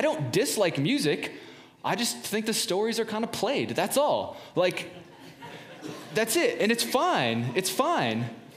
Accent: San Diego, California, United States; I grew up in San Diego, so we don't have wintertime. There's no ice rinks or anything.

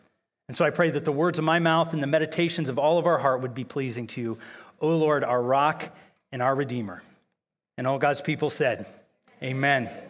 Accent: Columbus, Ohio, United States; now in Cincinnati, United States; And so I will say I grew up in Columbus

